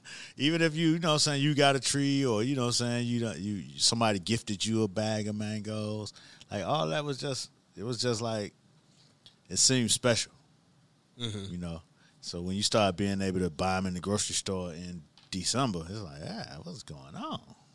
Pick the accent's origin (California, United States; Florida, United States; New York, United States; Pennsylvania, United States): Florida, United States; Miami; that's what used to trip me out, because growing up in Miami, you specifically knew when mango season was, because, you know, it grew on the trees outside